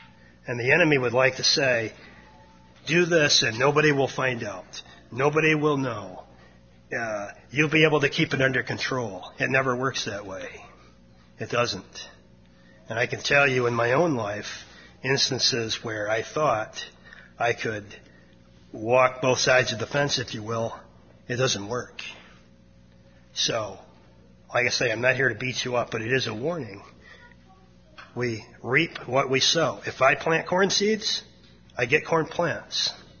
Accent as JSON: {"language": "English", "region": "Newfoundland and Labrador", "country": "Canada", "tie": "born or raised there", "said": "I grew up in Newfoundland, as most of you know."}